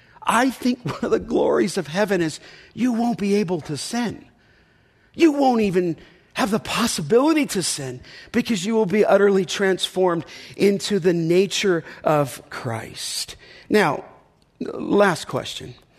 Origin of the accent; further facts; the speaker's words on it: California, United States; I never even heard the gospel growing up in the San Fernando Valley until I was 8 years old.